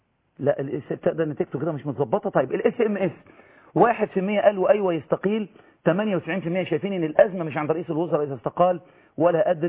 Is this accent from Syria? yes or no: no; Egypt; الأزهر عندنا في مصر